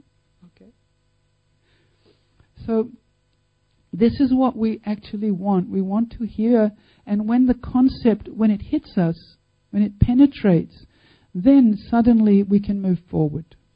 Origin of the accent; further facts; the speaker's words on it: Australia; and I'm an Australian, and everything else spreads out from there.